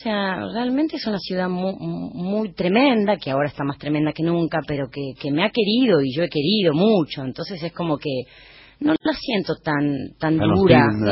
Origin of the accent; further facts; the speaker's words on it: Tierra del Fuego, Argentina; moved away; irse de un lugar, no es que soy de Olavarría y puedo volver más seguido, sos de Tierra del Fuego, estás en la otra punta